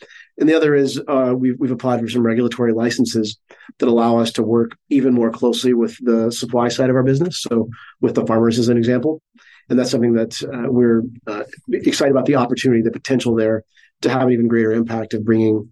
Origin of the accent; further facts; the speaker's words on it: Arkansas, United States; Yeah, we're from Arkansas. We specifically don't like Alabama.